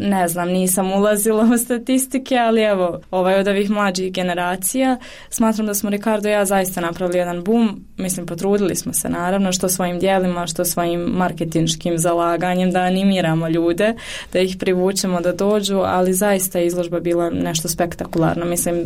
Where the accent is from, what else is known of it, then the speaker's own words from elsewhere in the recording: Sarajevo, Federation of Bosnia and Herzegovina, Bosnia & Herzegovina; jer ja sam ipak iz Sarajeva